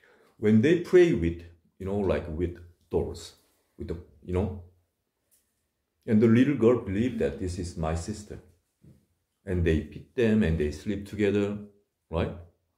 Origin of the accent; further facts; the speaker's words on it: South Korea; English is a second language; So now, there's many temples in Korea also. I'm from Korea.